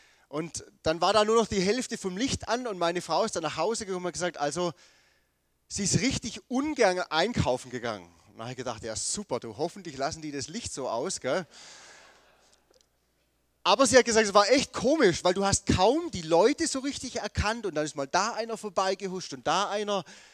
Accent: Southern Germany, Germany; ich bin Süddeutscher

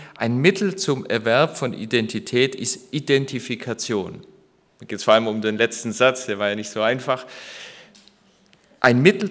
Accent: Baden-Württemberg, Germany; now in Cologne, Germany; ich bin Schwabe. Das gehört zu meiner Identität. Ich komme auch aus sehr kleinstädtischen Umgebungen, also nicht wie jetzt aus Köln, wo wir zurzeit leben, sondern da, wo noch jeder jeden kennt.

